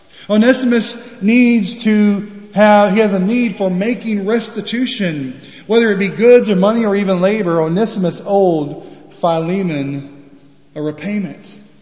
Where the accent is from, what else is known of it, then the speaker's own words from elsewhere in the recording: Arkansas, United States; When I was growing up in America, in Arkansas, every adult male, you would always address them as brother first name. It's just the way I grew up.